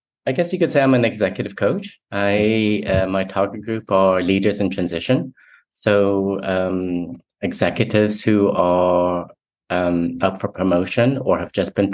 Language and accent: English; Singapore; also born or lived in Taiwan / United Kingdom; I was born in Taiwan. I grew up in Singapore in the UK. My mom's Taiwanese, stepdad's German English.